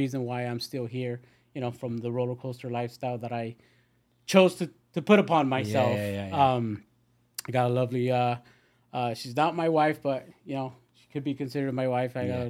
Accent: Los Angeles, California, United States; I'm from the San Fernando Valley, born and raised in L.A., you know, kind of love my roots in, yeah, in the San Fernando Valley. It's hot, but I love it out there.

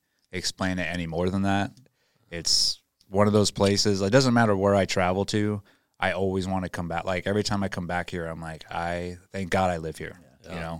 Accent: Indiana, United States; moved away; Yeah, it seems like it's blown up because I'm from Indiana. Well, but I didn't live there for 20-something years now

